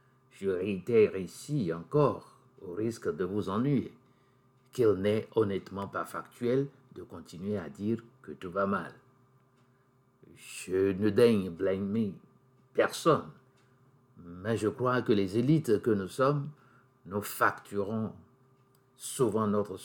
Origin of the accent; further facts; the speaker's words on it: Benin; le ton monte gravement chez nous au Bénin.